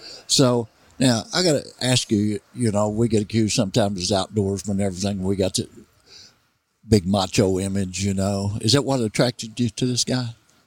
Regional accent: Missouri, United States; I come from Mississippi County, Missouri, way down in the Boot Hill, and it's part of the old South.

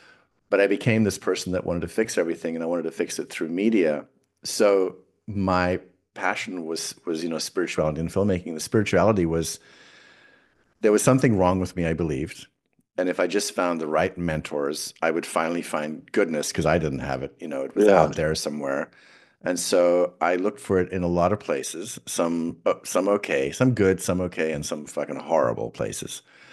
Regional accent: South Africa; I was born in South Africa a long, long time ago.

